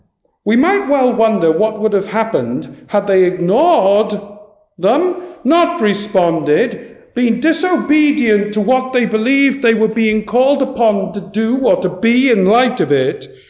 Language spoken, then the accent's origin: English; Wales, United Kingdom; Could I just say, I come from Mid Wales.